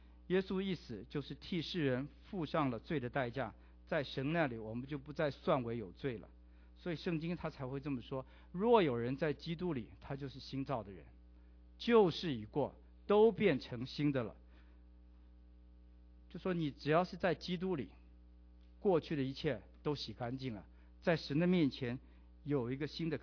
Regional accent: China; 就是我们中国人有句话说得好

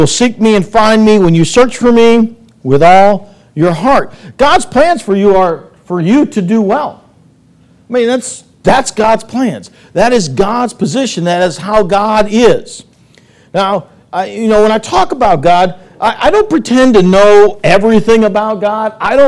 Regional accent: East Coast, United States; But I am from the East Coast, and my mom opens one present tonight.

